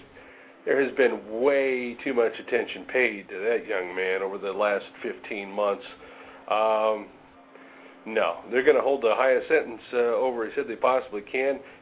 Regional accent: Illinois, United States; Well, I'm from Illinois. It's pretty similar.

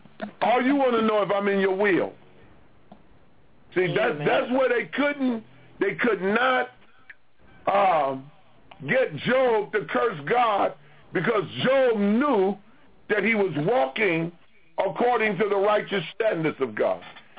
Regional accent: United States; Now, where I come from, whatever I buy belongs to me. That's what the way I was raised and understanding in America

